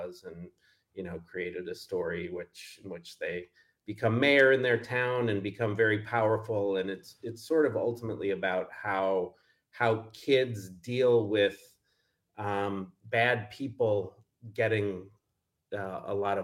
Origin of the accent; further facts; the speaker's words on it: Neenah, Wisconsin, United States; Yeah, I grew up in Neenah and went to Neenah High, graduated back in the 90s, went to the University of Wisconsin